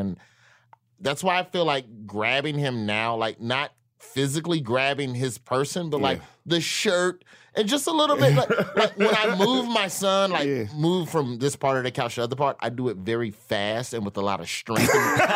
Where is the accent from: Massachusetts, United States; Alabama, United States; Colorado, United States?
Alabama, United States; Birmingham; I was raised religious. I was raised Baptist. I'm from Alabama.